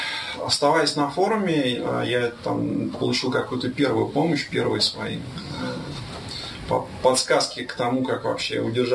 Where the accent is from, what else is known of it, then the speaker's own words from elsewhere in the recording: Zelenograd, Moscow, Russia; я из Зеленограда.